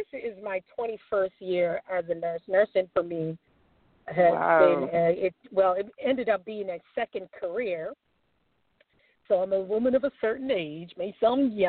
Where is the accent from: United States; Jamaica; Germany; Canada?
Jamaica; I'm Jamaican.